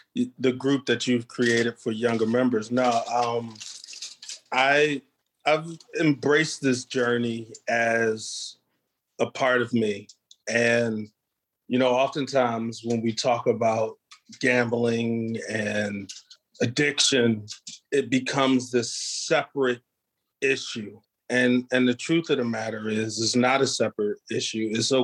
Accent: Delaware, United States; Delaware is a small state. I'm from Delaware.

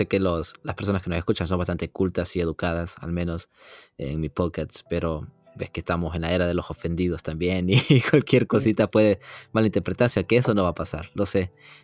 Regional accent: El Salvador; a mis 33 años, digamos, vengo de El Salvador, digamos

